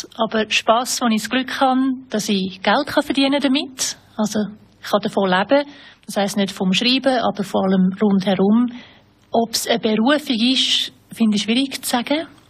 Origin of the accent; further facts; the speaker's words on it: New York, United States; Ich bin in New York aufgewachsen